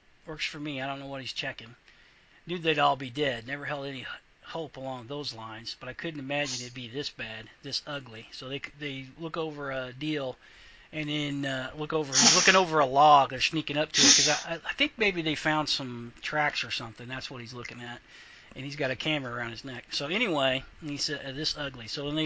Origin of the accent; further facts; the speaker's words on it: United States; Well, I have to agree, but, you know, we're American.